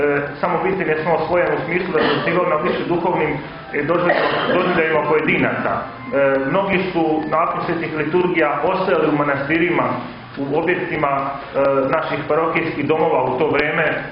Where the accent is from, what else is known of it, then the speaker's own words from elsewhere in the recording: Republika Srpska, Bosnia & Herzegovina; ja sam rodom sa Kozare